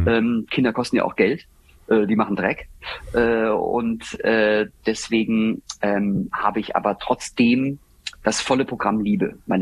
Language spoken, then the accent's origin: German; Baden-Württemberg, Germany; ich bin Badener